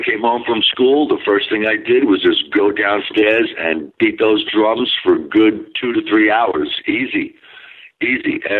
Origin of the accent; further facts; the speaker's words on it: Staten Island, New York, United States; Born and raised in Staten Island in Zungen Hills, yes.